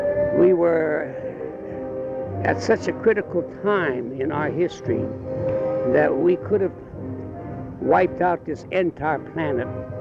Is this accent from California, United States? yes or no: yes; Los Gatos, California, United States; I'm from Los Gatos, California.